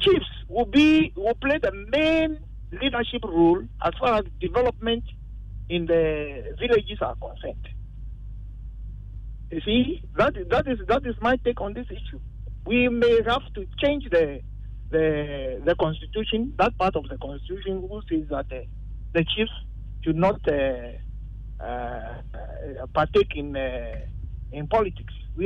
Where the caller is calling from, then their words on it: Tema, Greater Accra, Ghana; I'm calling from Tema.